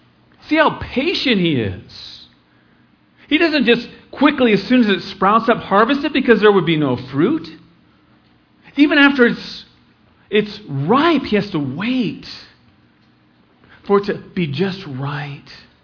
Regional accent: Midwest, United States; I'm from the Midwest. Go ahead and raise the right other. It's okay. Thank you. Proud Midwesterner over here.

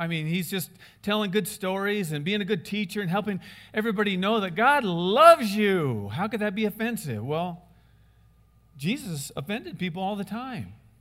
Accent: Iowa, United States; I do, and you knew this was coming. I have some people that I'm proud of. From Iowa, here's one.

